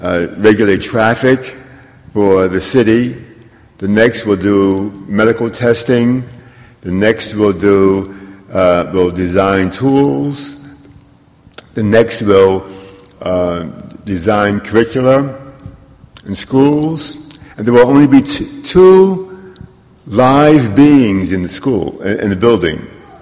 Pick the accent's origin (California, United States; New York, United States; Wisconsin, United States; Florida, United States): New York, United States; Harlem; growing up in Harlem, I liked two things. I liked basketball, and I liked reading.